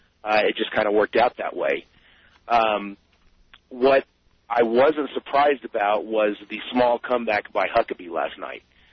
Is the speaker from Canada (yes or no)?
no; Houston, Texas, United States; I'm originally from Texas, so I like the snow.